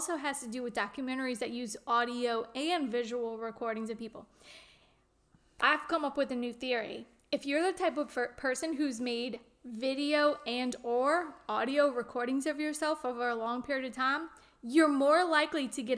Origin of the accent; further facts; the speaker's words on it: St. Bernard, Louisiana, United States; And it was filmed in my hometown of St. Bernard, Louisiana.